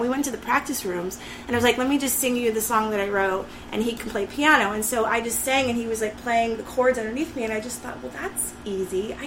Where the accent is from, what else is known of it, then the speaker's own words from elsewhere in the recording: Los Angeles, California, United States; I'm from Los Angeles, originally a Valley girl. I went to UC San Diego.